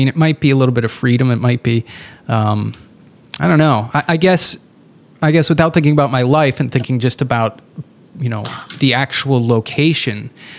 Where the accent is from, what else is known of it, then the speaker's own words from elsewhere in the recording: New Hampshire, United States; also born or lived in Somerville, United States; Yeah, I grew up in New Hampshire, and then after New Hampshire, I headed straight to Boston. I lived over in Davis Square in Somerville.